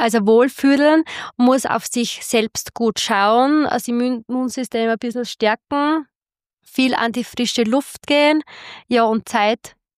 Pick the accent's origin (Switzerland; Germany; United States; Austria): Austria; Wenigzell, Styria; Ja, ich bin aufgewachsen in Wenigzell, mitten im Jogelland und es hat sich einfach so ergeben, dass mein Mann auch aus Wenigzell ist und dass wir in Wenigzell ein Haus gebaut haben